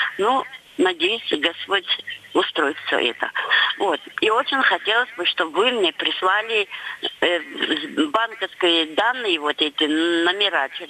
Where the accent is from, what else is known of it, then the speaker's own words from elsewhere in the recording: Dagestan, Russia; now in Ryazan, Russia; я звоню из Рязани, я сама дагестанка